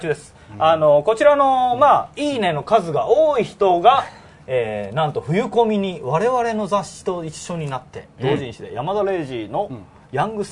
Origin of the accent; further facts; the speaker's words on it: Kansai, Japan; 関西人やから